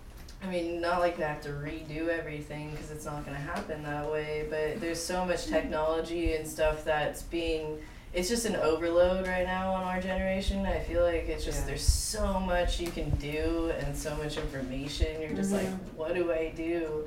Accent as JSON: {"language": "English", "region": "California", "country": "United States", "tie": "born or raised there", "said": "I mean, I grew up in Orange County, so I was nowhere near any of this, you know."}